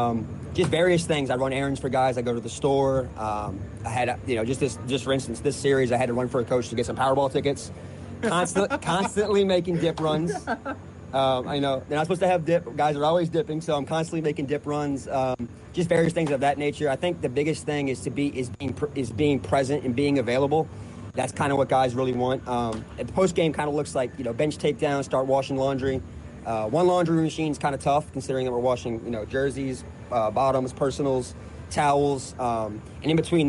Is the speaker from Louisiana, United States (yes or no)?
yes; New Orleans, Louisiana, United States; I'm from New Orleans, so not too far away.